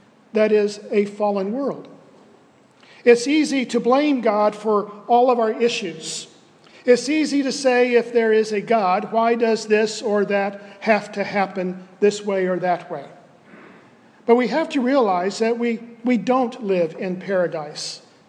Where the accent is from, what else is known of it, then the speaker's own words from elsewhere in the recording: Winter Haven, Florida, United States; Donna went up through the middle of the state over my hometown of Winter Haven in Polk County and back into the Atlantic